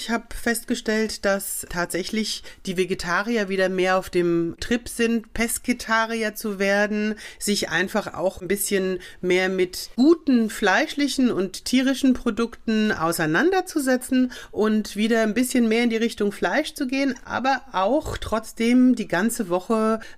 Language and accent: German; Mainz, Rhineland-Palatinate, Germany; Bin ja Mainzer Mädchen, gell?